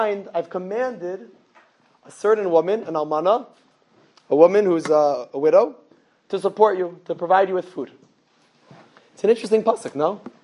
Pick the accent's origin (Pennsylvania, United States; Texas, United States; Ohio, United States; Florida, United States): Pennsylvania, United States; Philadelphia; When I was growing up, I grew up in Philadelphia. I did not attend the Philadelphia Yeshiva, but the high school I went to was right next door to the Philadelphia Yeshiva.